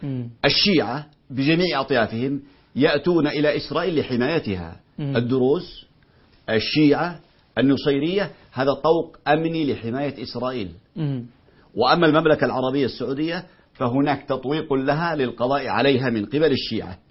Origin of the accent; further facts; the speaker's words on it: Yemen; عندنا في اليمن